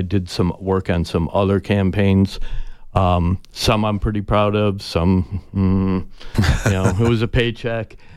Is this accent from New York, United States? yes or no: yes; Fairport, New York, United States; I grew up in Rochester, New York, a little town outside of it called Fairport. I came to the U of A in 1986 to go to college and get my journalism degree.